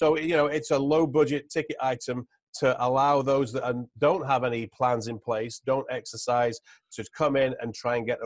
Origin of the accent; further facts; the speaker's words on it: England, United Kingdom; now in Newport, United States; And as your listeners will probably hear from my accent, I'm not a native New Englander. I'm originally from the old England and joined the military when I was a young 16-year-old